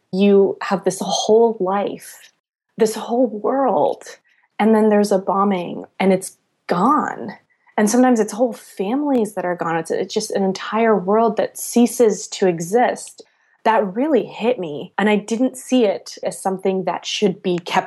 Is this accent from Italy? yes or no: no; Mojave Desert, United States; So I grew up in the Mojave Desert in a really isolated town, and my family was one of the only families of color in the town